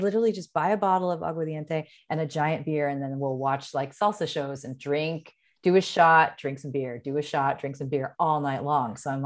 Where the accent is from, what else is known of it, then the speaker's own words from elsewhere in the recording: San Diego, California, United States; Because I grew up in San Diego. So, I mean, the border was right there.